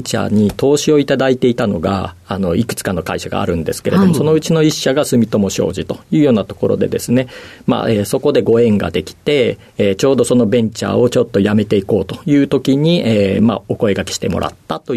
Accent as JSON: {"language": "Japanese", "town": "Hikone", "region": "Shiga", "country": "Japan", "said": "滋賀県彦根市。"}